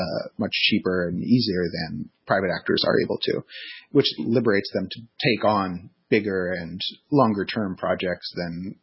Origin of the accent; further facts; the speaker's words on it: California, United States; I grew up in California during the Enron crisis.